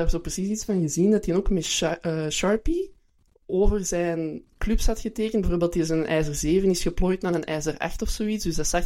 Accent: Belgium; ook voor ons als Belgen.

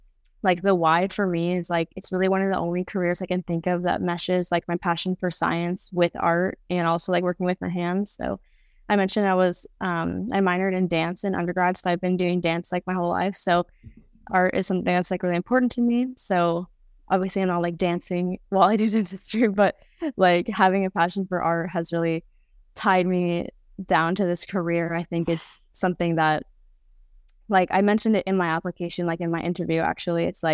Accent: Rancho Palos Verdes, California, United States; I'm originally from Rancho Palos Verdes, California, which is like an hour south of LA.

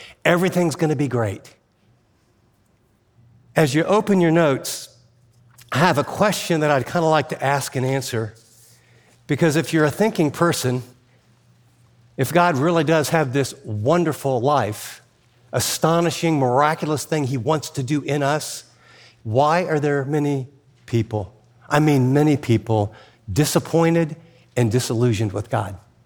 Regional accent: United States; I grew up in America. I thought I was always a Christian.

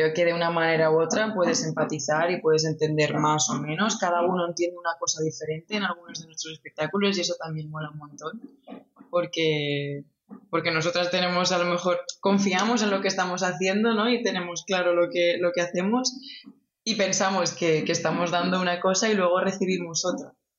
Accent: Villarreal, Valencian Community, Spain; pero las dos somos de Villarreal y hemos estudiado en Barcelona

